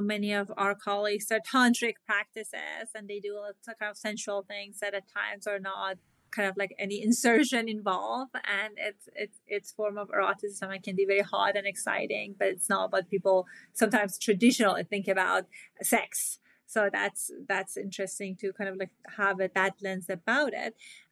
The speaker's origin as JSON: {"language": "English", "country": "Iran", "tie": "born or raised there", "said": "and you know that I grew up in Iran"}